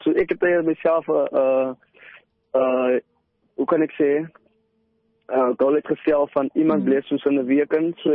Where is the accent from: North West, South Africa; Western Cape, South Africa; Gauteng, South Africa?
Western Cape, South Africa; Cape Town; Ja, ek het opgegroei in Mitchell's Plain